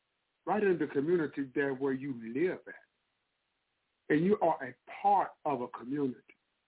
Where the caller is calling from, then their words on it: St. Louis, Missouri, United States; I'm calling from St. Louis, Missouri.